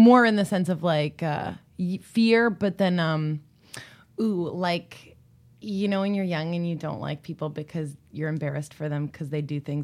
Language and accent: English; East Coast, United States; I'm from the East Coast and they don't give it to you till your senior year.